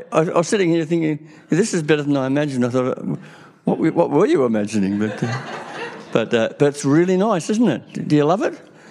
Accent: Lake Macquarie, New South Wales, Australia; I grew up on Lake Macquarie in New South Wales.

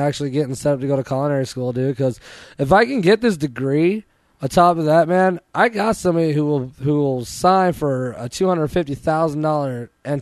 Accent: Tucson, Arizona, United States; born there; I was born in Tucson back in the 80s

